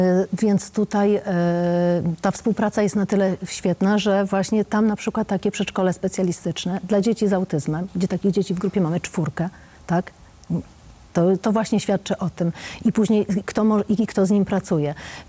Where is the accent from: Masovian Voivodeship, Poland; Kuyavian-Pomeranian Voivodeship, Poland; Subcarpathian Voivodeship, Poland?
Kuyavian-Pomeranian Voivodeship, Poland; Radziejów; bo ja jestem z podwórka tutaj kujawskiego, tak, bo jestem z Radziejowa